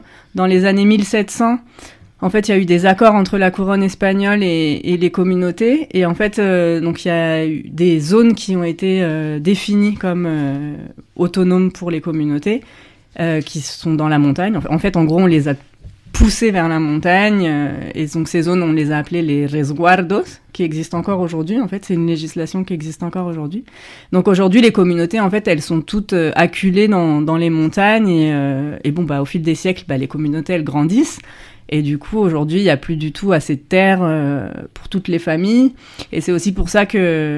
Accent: France; now in Colombia; moi je suis française, mais j'habite en Colombie.

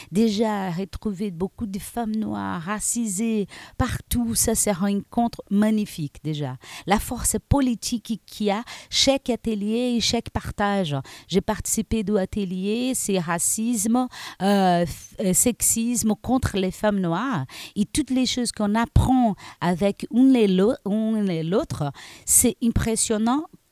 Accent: Brazil; French is a second language; now in France; je viens là du Brésil pour être ici en France et j'apprends beaucoup de choses

